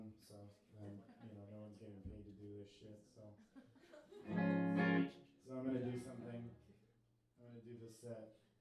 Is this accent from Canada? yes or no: no; Seattle, Washington, United States; I'm from Seattle.